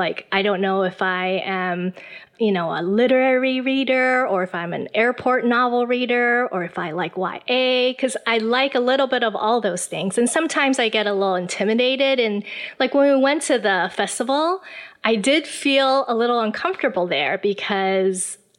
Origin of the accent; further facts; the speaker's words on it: Taiwan; also born or lived in United States; Well, I was born and raised in Taiwan. I've spent most of my life here. But I did go to America for college.